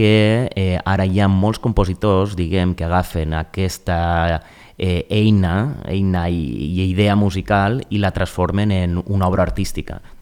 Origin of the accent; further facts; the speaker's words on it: Villajoyosa, Valencian Community, Spain; El dijous passat ja vaig començar en el meu poble, en la Vila Joiosa, a fer este projecte